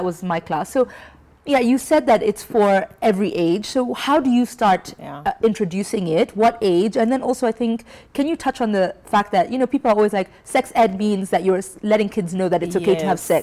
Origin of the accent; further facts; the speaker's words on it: Kenya; growing up in Kenya, you know, this is a very taboo subject.